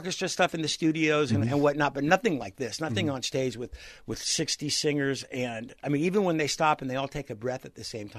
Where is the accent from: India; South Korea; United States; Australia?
United States; Mill Valley, California; And I moved up from the Bay Area. A little town called Mill Valley was just north of San Francisco.